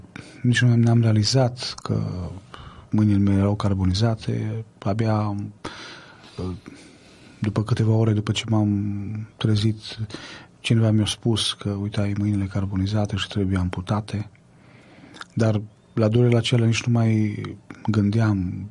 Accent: Orșova, Mehedinți County, Romania; born there; m-am născut în Orșova, din familie de părinți ortodoxi

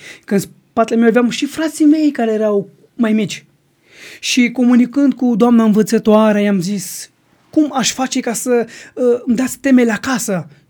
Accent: Timișoara, Timiș County, Romania; Și am venit acasă la noi, acasă în Timișoara

